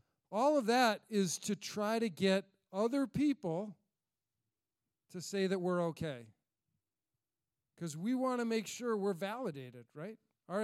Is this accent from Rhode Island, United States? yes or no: yes; Rhode Island, United States; Maybe it's Rhode Island, right? I'm from Little Rhodey. I'm from South County, from Providence.